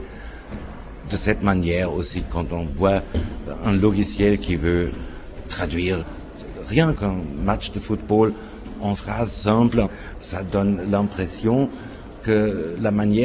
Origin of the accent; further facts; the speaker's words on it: Germany; J'habite Berlin, je suis allemand.